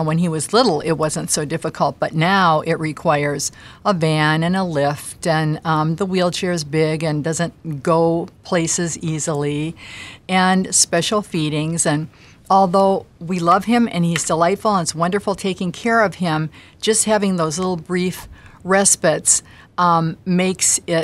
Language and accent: English; Minneapolis, Minnesota, United States; moved away as an adult; also born or lived in Chicago; Well, we're transplanted here from the Chicago area. Well, actually from Minneapolis by way of Chicago area.